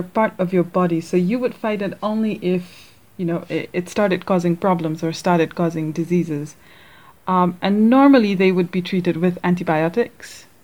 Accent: Kathmandu, Bagmati, Nepal; So while growing up in Kathmandu, there's a lot of infectious disease

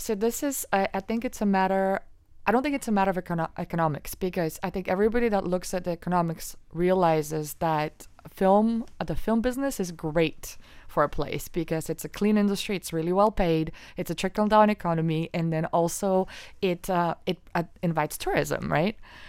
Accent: Canada; now in United States; I'm originally Canadian

